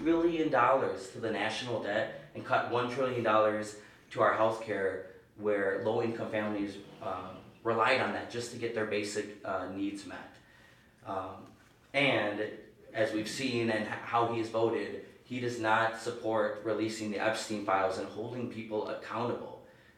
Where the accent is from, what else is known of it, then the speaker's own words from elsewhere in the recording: Wisconsin, United States; And so I grew up in Wisconsin to a working home.